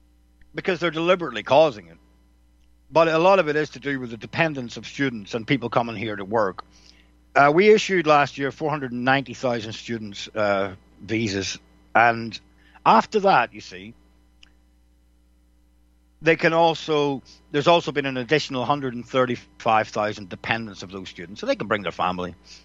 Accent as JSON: {"language": "English", "region": "Northern Ireland", "country": "United Kingdom", "tie": "born or raised there", "said": "I grew up in Northern Ireland on the nationalist side. I never hated British people. Obviously, I've got family who are English. But growing up with the war going on in Northern Ireland"}